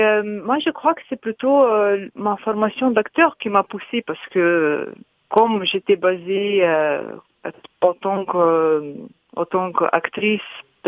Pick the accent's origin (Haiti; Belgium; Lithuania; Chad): Lithuania; French is a second language; now in France; Oui, je viens de Lituanie, je suis lituanienne.